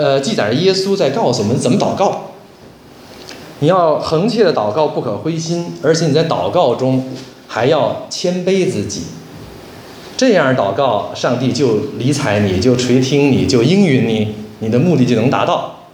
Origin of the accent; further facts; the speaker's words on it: Beijing, China; 就是用我们北京话说，就是磨叽